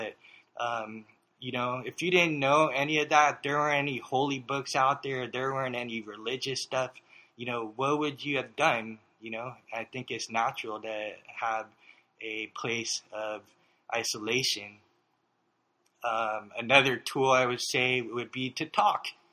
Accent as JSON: {"language": "English", "town": "San Francisco", "region": "California", "country": "United States", "tie": "born or raised there", "said": "growing up in San Francisco and in an Asian family, Filipino, we had a lot of sort of like Buddhas around the house."}